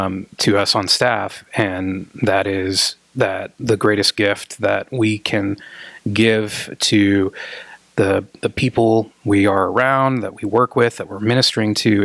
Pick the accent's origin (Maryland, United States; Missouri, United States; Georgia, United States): Georgia, United States; I'm originally from Georgia.